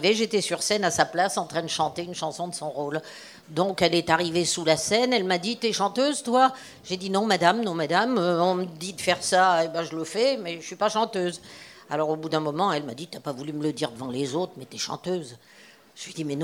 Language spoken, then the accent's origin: French; Nice, Provence-Alpes-Côte d'Azur, France; moved away as an adult; now in Paris, France; j'étais montée à Paris, je venais de Nice, j'étais montée à Paris pour être comédienne.